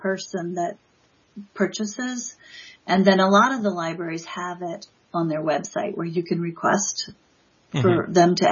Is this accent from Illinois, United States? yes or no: no; Virginia Beach, Virginia, United States; now in Richmond, United States; We've lived here for 26 years. I grew up in Virginia Beach, and then we moved here.